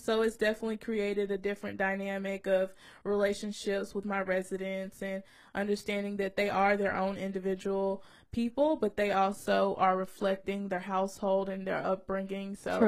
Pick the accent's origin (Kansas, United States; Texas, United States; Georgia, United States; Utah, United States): Georgia, United States; Decatur; I'm from Atlanta, Georgia. I'm a senior from Decatur, Georgia.